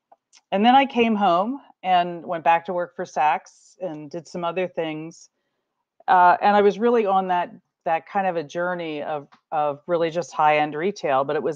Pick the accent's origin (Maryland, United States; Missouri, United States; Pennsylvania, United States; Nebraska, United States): Maryland, United States; Baltimore; But I was born and raised in Baltimore, and I just moved back here after being gone for 30 years because I am one of eight children.